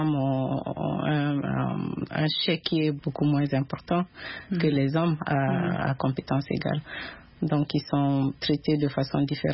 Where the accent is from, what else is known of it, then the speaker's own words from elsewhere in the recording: Mali; Et je suis du Mali, en fait.